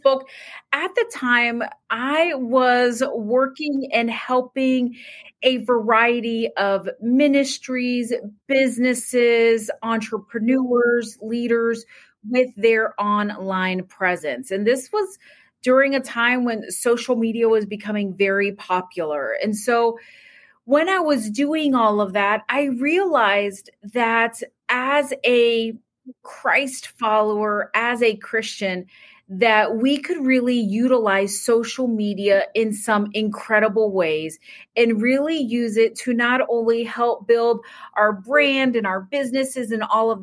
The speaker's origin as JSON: {"language": "English", "region": "Florida", "country": "United States", "said": "At the time we were living in Florida, we are originally from Florida."}